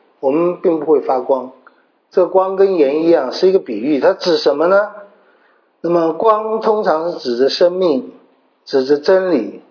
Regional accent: China; 怎么不拣选我们中国人？

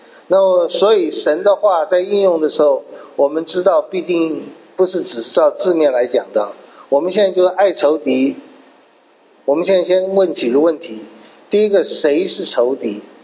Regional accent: China; 我们中国人有一句话，君子爱人以德，小人爱人以姑息。

